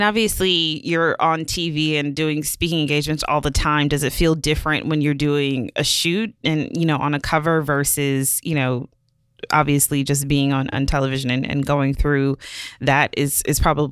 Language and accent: English; Milwaukee, Wisconsin, United States; Yeah, girl. Yeah, Midwest for life. Milwaukee people, yes.